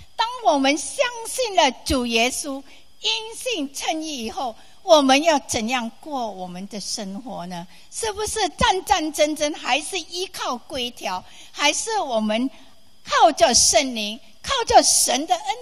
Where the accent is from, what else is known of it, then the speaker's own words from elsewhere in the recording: Malaysia; 我说我是从马来西亚来。